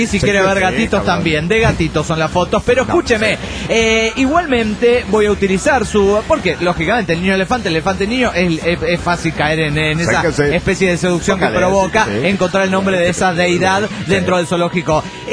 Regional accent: Chetumal, Quintana Roo, Mexico; de Chatumá, Quintana Roo, México.

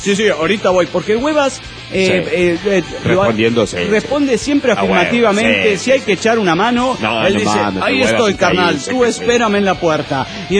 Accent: Minatitlán, Veracruz, Mexico; born there; tuvo que ir mi madre al registro civil de donde yo nací, Minatitlán, en Veracruz, que está como a 2 horas de donde vivo

